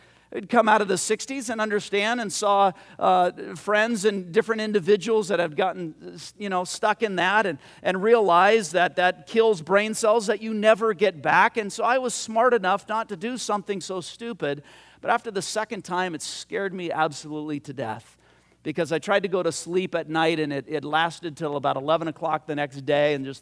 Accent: Whittier, California, United States; right across from our street where we grew up in Whittier was a lemon, it was the last part of the lemon orchard that a house hadn't been built on yet.

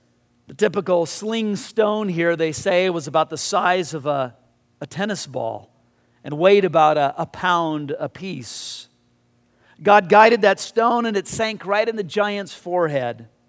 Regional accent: Whittier, California, United States; Remember in high school, I grew up in Whittier, and Whittier Boulevard was known as a big cruise site.

